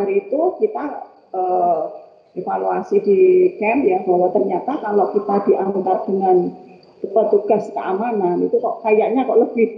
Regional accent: Central Java, Indonesia; Dari Jawa Tengah.

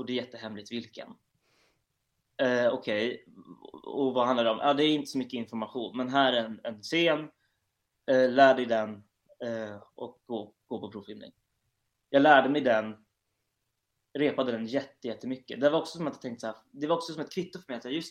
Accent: Gävle, Gävleborg County, Sweden; Ja, men jag har två ursprung kan man säga. Jag är uppvuxen i Gävle.

